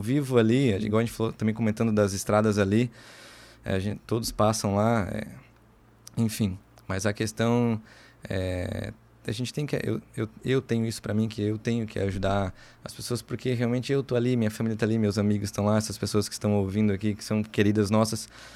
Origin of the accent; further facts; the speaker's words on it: Rondônia, Brazil; moved away; a gente veio de Rondônia para cá, estive no ERMO, estudei fora em Joinville 2 anos no IASC